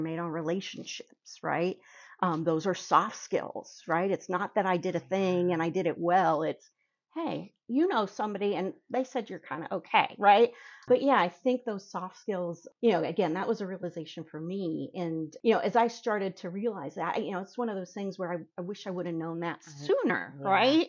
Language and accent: English; Texas, United States; born there; also born or lived in California / Maryland; I was born in Texas, lived in California, moved out to Maryland